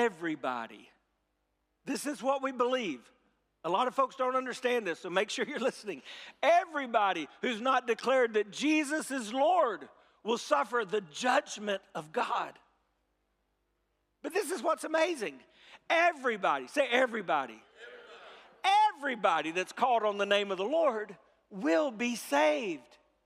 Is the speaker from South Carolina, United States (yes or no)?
yes; South Carolina, United States; I grew up in South Carolina. I know you think from my accent, I'm from New York. But I grew up in South Carolina where right now they have a rare several inches of snow even at Myrtle Beach near where I grew up.